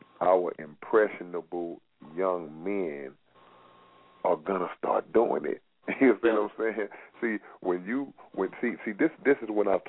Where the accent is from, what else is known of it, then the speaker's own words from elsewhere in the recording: Houston, Texas, United States; I'm from Houston, Texas, man.